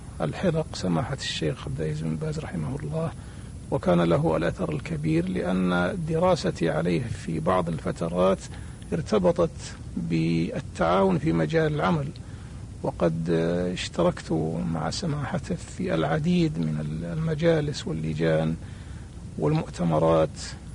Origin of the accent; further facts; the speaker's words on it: Hurma, Riyadh Province, Saudi Arabia; born there; لكني من مواليد 1359 للهجرة في مركز حرمة، أحد المراكز التابعة لمحافظة المجمع